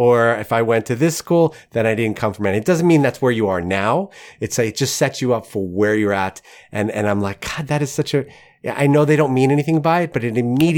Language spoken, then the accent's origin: English; New York, United States; My graduating high school class was 85 kids, which was, you know, incredible considering I'm from the New York area, right?